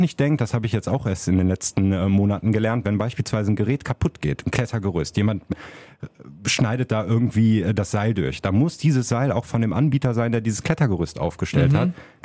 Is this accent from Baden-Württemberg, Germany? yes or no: no; Wuppertal, North Rhine-Westphalia, Germany; Mein Lieblingsort ist tatsächlich der Schusterplatz auf dem Ölberg. Da bin ich groß geworden, da ist meine Heimat, da fühle ich mich einfach zu Hause.